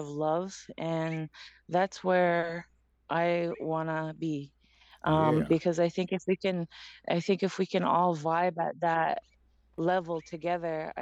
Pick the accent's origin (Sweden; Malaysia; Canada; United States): Canada; Ontario; I am from Six Nations Reserve